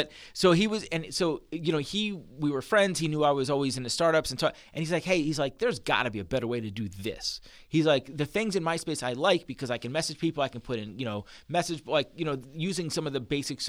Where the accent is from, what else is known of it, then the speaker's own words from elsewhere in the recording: Philadelphia, Pennsylvania, United States; moved away as an adult; now in Atlanta, United States; I grew up in Philly and I came down for Atlanta to go to school. And Emory undergrad, and I ended up staying for 15 years.